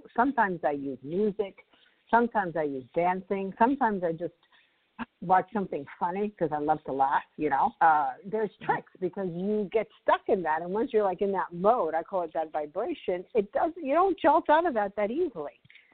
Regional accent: New York City, New York, United States; I grew up in New York City, and every neighborhood has a park. So I grew up in New York City.

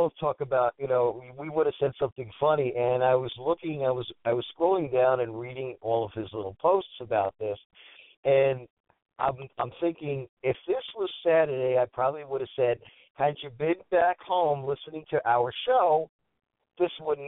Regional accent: New York, United States; it's like I grew up in New York, and either you were a Yankee lover or you were a Yankee hater.

